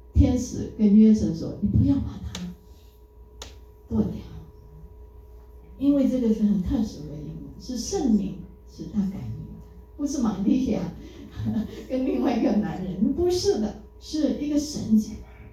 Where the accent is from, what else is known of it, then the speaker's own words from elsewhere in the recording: China; 所以亲爱的朋友，我们中国人很念啊，很尊敬我们的祖宗